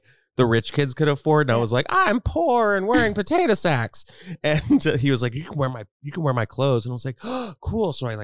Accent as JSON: {"language": "English", "region": "Texas", "country": "United States", "tie": "born or raised there", "said": "I grew up in Texas."}